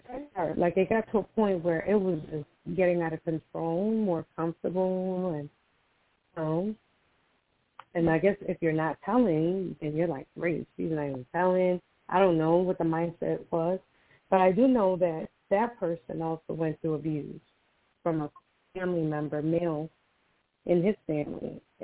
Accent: Costa Rica; I'm originally from Costa Rica, so I grew up in Costa Rica. So I was in school. So I was already dealing with, you know, a black girl, black Latina, in school.

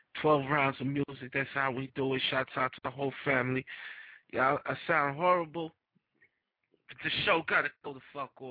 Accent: Jamaica; accent: Jamaican; Between my Jamaican accent and the way I speak, I sound fucked up, man.

